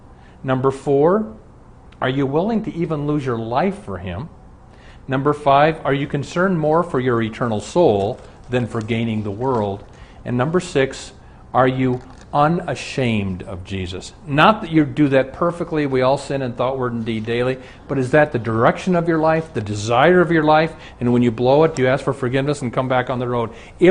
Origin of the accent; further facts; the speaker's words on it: Omaha, Nebraska, United States; So some years ago, I wrote him a letter. I'm from Omaha. He's in Omaha.